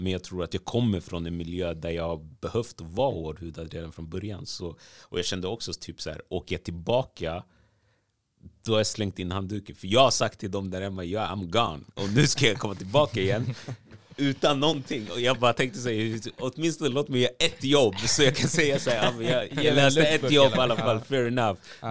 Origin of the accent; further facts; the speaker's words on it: Sweden; born there; i värsta fall tänker jag så här, okej, men jag är född i Sverige.